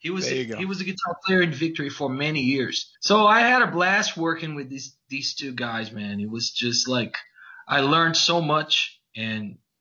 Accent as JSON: {"language": "English", "country": "Brazil", "said": "And we're from Brazil, you know, tropical, sunny and stuff."}